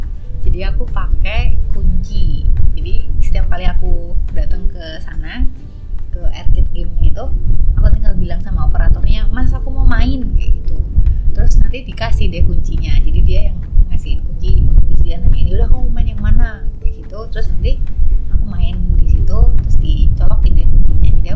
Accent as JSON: {"language": "Indonesian", "town": "Kulon Progo", "region": "Special Region of Yogyakarta", "country": "Indonesia", "tie": "born or raised there", "said": "karena aku kecilnya tuh di Kulon Progo ya, jadi jauh dari pusat kota Jogja."}